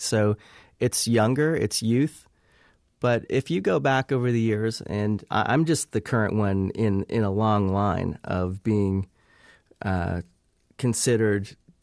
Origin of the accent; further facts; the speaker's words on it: California, United States; I grew up in Southern California, skate punk, motocross.